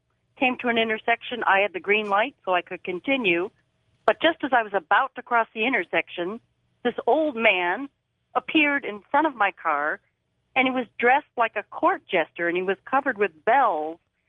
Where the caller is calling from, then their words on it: Chicago, Illinois, United States; I'm calling from Chicago.